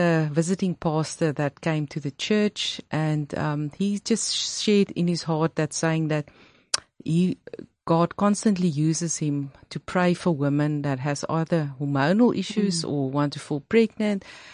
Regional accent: Pretoria, Gauteng, South Africa; I grew up in Pretoria and I also studied there at Tikkies

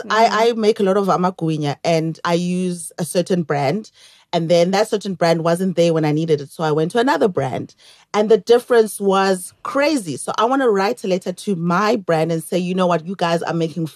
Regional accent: Mthatha, Eastern Cape, South Africa; born there; Transkei, which is where I was born also.

